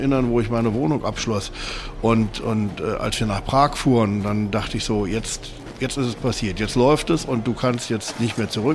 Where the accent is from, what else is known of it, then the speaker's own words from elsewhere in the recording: Eberswalde, Brandenburg, Germany; Ich komme aus Eberswalde. Ich bin dort 1942 geboren worden, habe dann dort auch meine Schulzeit absolviert